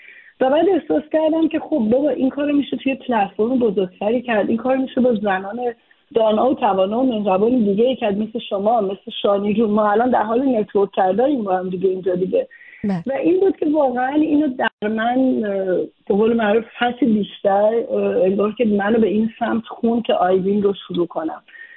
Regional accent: Iran; moved away as an adult; بار اول که من از ایران مهاجرت کردم یه چمدون کتاب یه چمدون لباس یه بچه دانشجو بودم

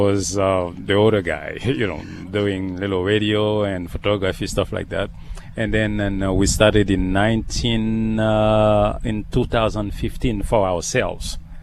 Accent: Haiti; moved away; I'm from originally from Haiti. I try to lose it at a certain time. But after 44 years here, I said, well, you know what, it's not going to go away.

